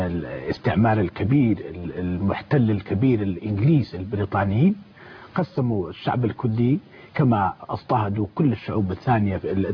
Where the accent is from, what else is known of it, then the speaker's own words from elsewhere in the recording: Kurdistan Region, Iraq; واللي موجود في العراق، نحن وأنا جزء من العراق ولنا حكومة إقليمية في داخل الدولة الاتحادية العراقية